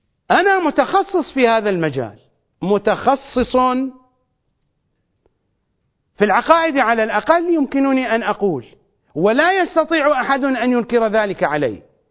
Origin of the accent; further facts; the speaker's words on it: Iraq; accent: Iraqi; والواوي بلهجتنا الشعبية العراقية وحتى في دول عربية أخرى هو الحيوان الماكر ابن آوى